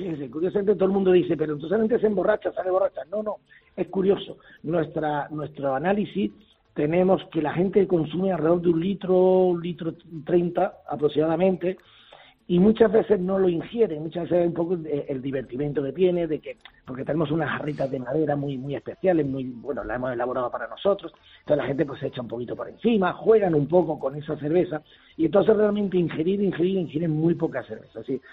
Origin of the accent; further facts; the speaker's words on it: Granada, Andalusia, Spain; y como buen granadino que soy, mi mujer gaditana